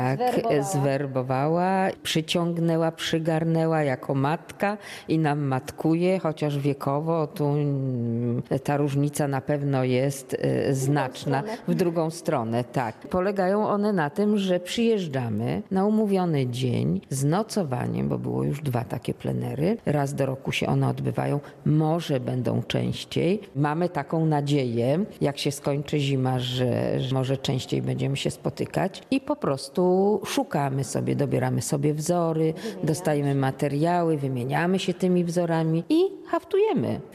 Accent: Kolbuszowa, Subcarpathian Voivodeship, Poland; Właśnie jestem z Kolbuszowej, więc głównie wzory kolbuszowsko-raniżowskie mnie interesują

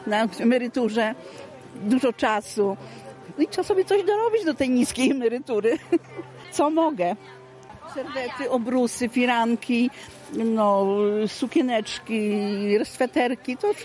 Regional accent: Dynów, Subcarpathian Voivodeship, Poland; Ja tu z Dynowa jestem miejscowa.

